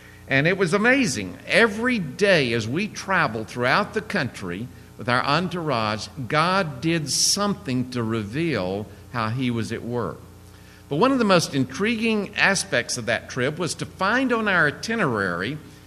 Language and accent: English; Clinton, Mississippi, United States; And it's just great to be back in Mississippi. I grew up in Clinton.